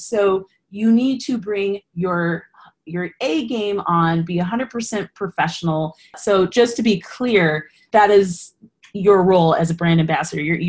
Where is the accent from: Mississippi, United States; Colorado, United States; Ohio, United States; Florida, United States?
Colorado, United States; I'm from Colorado. I already use those products.